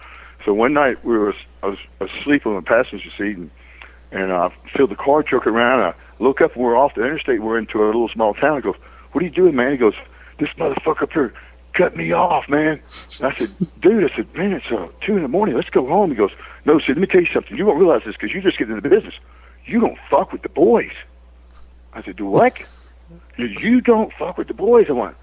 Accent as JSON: {"language": "English", "region": "Arkansas", "country": "United States", "said": "You know, I'm from Arkansas, and I don't know anybody, and I never knew there was wrestling outside of Memphis at this"}